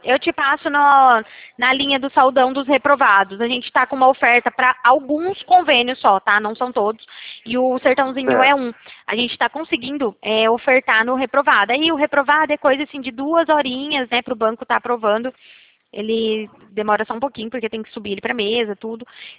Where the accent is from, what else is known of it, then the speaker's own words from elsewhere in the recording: Araçatuba, São Paulo, Brazil; eu sou de Araçatuba, trabalho na central de Araçatuba.